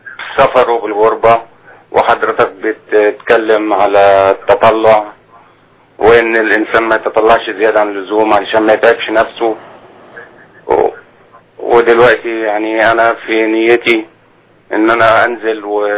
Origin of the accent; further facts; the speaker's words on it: Egypt; now in Saudi Arabia; أنا مصري مقيم في السعودية